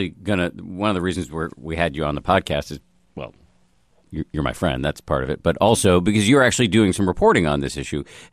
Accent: United States; But I do, as an American, have feelings about the sort of nature of the venomous nature of the dialogue

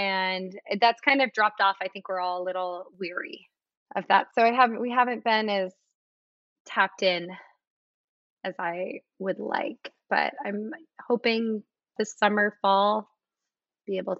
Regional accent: Alaska, United States; Like, I grew up in Alaska where wildness was unavoidable. You know, like our house backed up to like endless miles of mountain ranges and forests and rivers.

